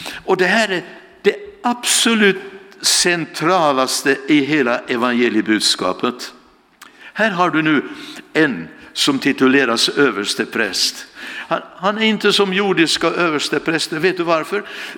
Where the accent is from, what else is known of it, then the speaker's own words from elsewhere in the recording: Vaggeryd, Jönköping County, Sweden; also born or lived in Finland; Men jag är från Vaggeryd och född i Finland faktiskt.